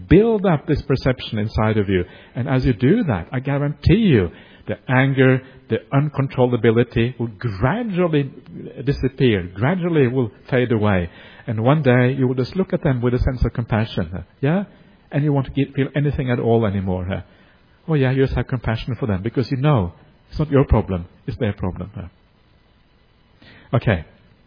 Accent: Australia; I'm Australian

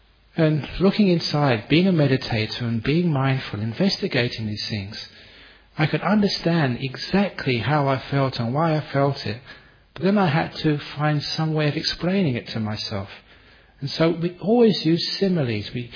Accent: London, United Kingdom; Again, growing up in London, a teenager, going to so many concerts and seeing, you know, great musicians.

